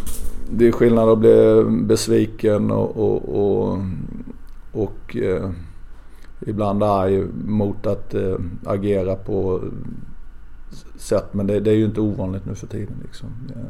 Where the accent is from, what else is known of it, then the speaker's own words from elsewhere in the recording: Småland, Sweden; Jag lever lite en skyddad verkstad där som smålänning och inflytande.